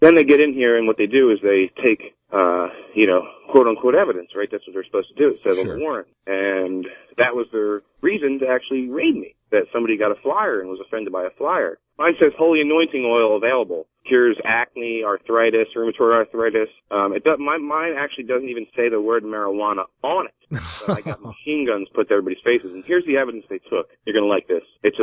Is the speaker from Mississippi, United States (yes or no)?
no; Philadelphia, Pennsylvania, United States; I'm from Philadelphia, that's what happens there.